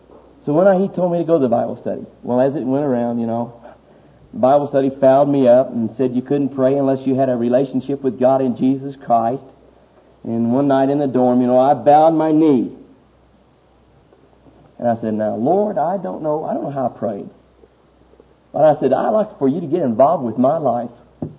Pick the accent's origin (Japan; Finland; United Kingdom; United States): United States; Stillwater, Oklahoma; That I would not live in Stillwater, Oklahoma.